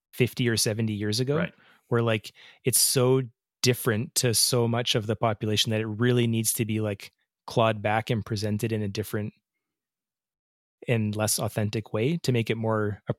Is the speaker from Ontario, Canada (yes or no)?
yes; Brights Grove, Ontario, Canada; I grew up in Brightsgrove, Ontario, and in Sarnia, there's like chip trucks that kind of park under the Blue Water Bridge.